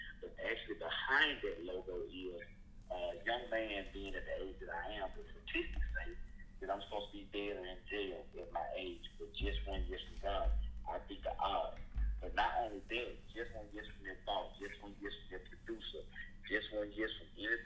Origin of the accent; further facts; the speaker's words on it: Oakland, Mississippi, United States; I'm from Oakland, Mississippi. Just a small community north of Memphis, well, south of Memphis.